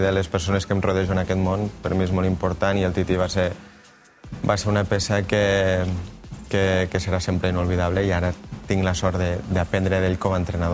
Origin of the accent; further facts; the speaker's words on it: Lleida, Catalonia, Spain; jo també vinc de Lleida, que Lleida també és un lloc molt fred